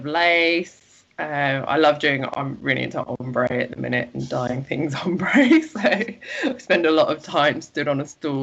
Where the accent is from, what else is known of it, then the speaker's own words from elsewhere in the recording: England, United Kingdom; moved away as an adult; now in Canberra, Australia; No, I'm from England and I moved to Australia nearly 10 years ago now, to Canberra.